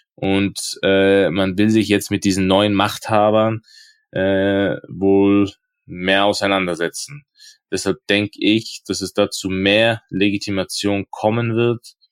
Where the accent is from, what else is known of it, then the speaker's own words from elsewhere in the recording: Innsbruck, Tyrol, Austria; also ich bin ja aus Innsbruck